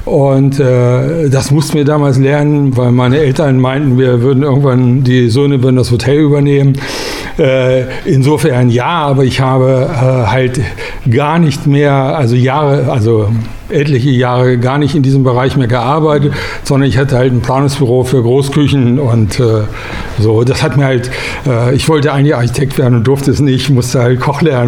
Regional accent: Hannover, Lower Saxony, Germany; Überhaupt nicht. Ich komme aus Hannover

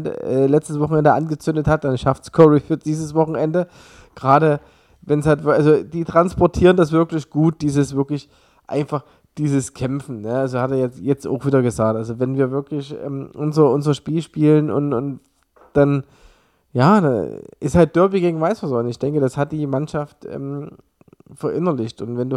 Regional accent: Leipzig, Saxony, Germany; ich komme aus Leipzig.

